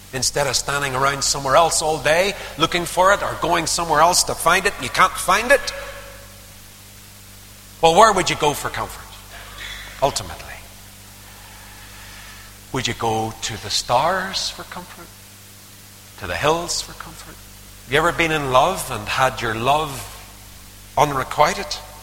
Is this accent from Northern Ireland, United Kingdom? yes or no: yes; Northern Ireland, United Kingdom; And I said, I came from Northern Ireland.